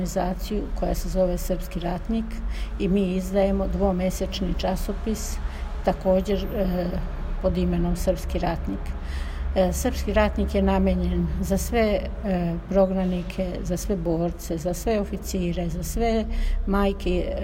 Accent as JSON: {"language": "Serbian", "town": "Petrinja", "region": "Sisak-Moslavina County", "country": "Croatia", "moved": "yes", "said": "Ja sam došla iz Petrinje u Oluji 95. godine."}